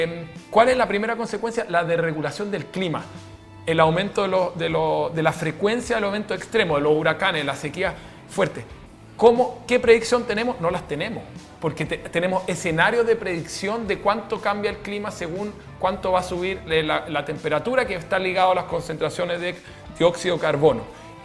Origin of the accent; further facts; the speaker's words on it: Chile; Como chilenos sabemos lo que es tener falta de agua.